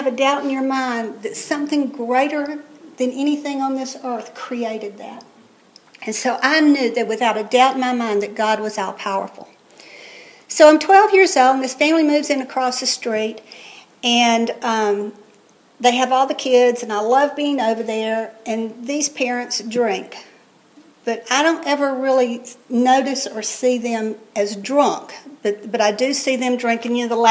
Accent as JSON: {"language": "English", "town": "Atlanta", "region": "Georgia", "country": "United States", "tie": "born or raised there", "said": "I was born in 1952 in Atlanta, Georgia. I'm a native Atlantan, and I'm proud of it. And if y'all can't tell by my accent, I don't know."}